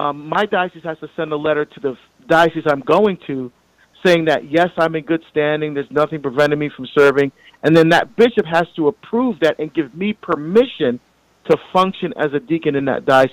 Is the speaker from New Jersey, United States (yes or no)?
yes; New Jersey, United States; because I grew up in New Jersey, but the parish I'm here in Oregon, never had a deacon before.